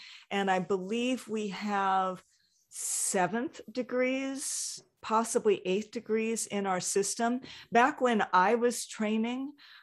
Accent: Hawaii, United States; There's something magical about growing up in Hawaii. Being chill is sort of a thing.

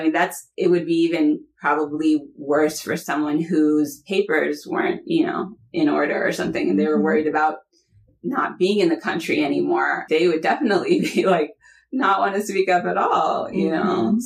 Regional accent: United States; growing up in America as a Muslim and being an American as well gives me sort of a special skill set

